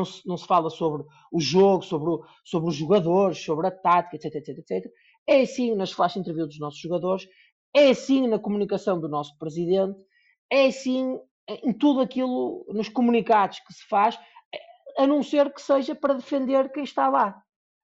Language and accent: Portuguese; North, Portugal; e eu sou do Norte e não há aqui provincianismos bacocos